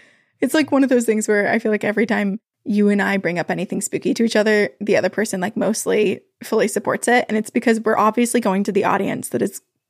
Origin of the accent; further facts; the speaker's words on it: Wolfeboro, New Hampshire, United States; I knew about the Wiley house as I grew up in Wolfboro.